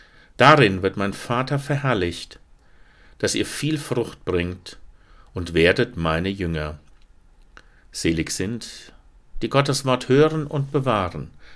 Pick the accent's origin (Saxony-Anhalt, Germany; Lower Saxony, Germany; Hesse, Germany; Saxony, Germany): Hesse, Germany; im hessischen Hinterland, wo ich herkomme